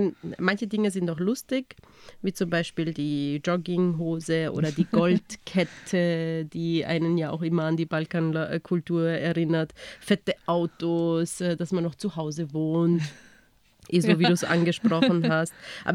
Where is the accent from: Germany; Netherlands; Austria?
Austria; Salzburg; also born or lived in Bosnia; now in Vienna, Austria; Also ich bin geboren in Bosnien, aufgewachsen in Salzburg, in Salzburg-Stadt, wohne jetzt in Wien.